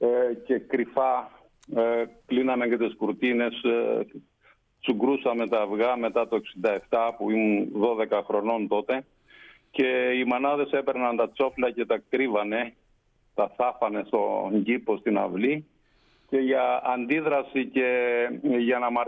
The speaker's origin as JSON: {"language": "Greek", "region": "Northern Epirus", "country": "Albania", "said": "ιδιαίτερα στην πατρίδα μου, στη Βόρειο Ήπειρο"}